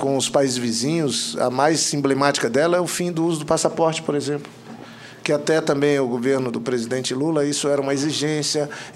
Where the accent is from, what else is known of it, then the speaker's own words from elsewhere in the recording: Acre, Brazil; eu sou do Acre